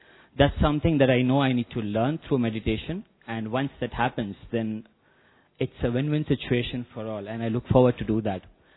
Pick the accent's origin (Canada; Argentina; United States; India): India; Ahmedabad, Gujarat; from Ahmedabad.